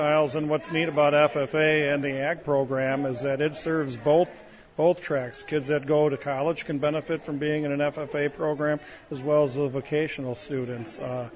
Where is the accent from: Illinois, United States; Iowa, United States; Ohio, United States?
Illinois, United States; Seneca; Yeah, I think part of it comes from my background in Northern Illinois, my hometown of Seneca, Illinois